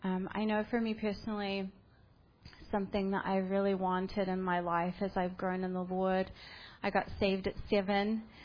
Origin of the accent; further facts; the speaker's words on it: New Zealand; also born or lived in Southern California; now in United States; We're from Southern California, but I'm originally from New Zealand, and so some of the neighborhoods are reminding me of where I grew up